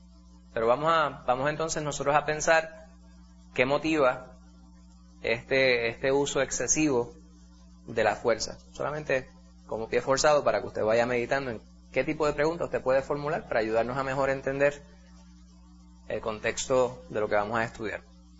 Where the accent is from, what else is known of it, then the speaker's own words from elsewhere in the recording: Puerto Rico; Uno de ellos es cultural, como puertorriqueños.